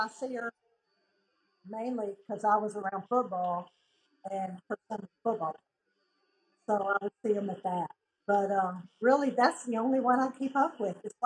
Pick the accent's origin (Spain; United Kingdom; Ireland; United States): United States; Mississippi; also born or lived in Tennessee; We moved to Mississippi from Tennessee, and I had three sisters.